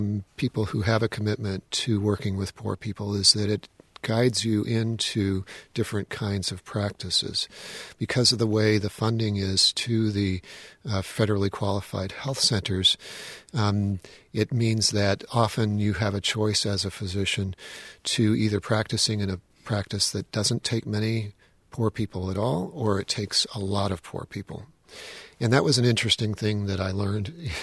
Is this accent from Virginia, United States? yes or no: no; Milwaukee, Wisconsin, United States; And then my hometown of Milwaukee was also very attractive.